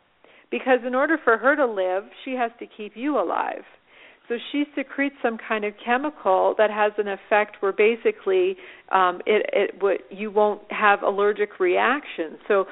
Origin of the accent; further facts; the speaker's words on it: Canada; I'm from Canada, and we have Thanksgiving. It's the second Monday of October.